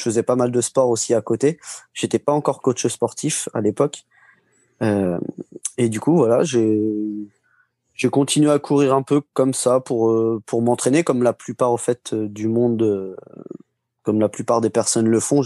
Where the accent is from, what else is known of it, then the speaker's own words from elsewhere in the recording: Marcilly-en-Villette, Centre-Val de Loire, France; pour ceux qui me connaissent un petit peu, ou de loin ou de près. Je suis de Marcy-en-Villette, c'est en pleine Sologne, donc un peu en forêt, donc c'est assez calme, on va dire.